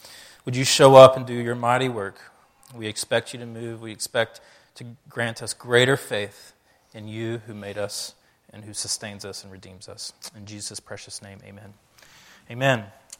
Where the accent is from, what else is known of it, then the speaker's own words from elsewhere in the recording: the South, United States; I'm from the South, guys. That's how we roll.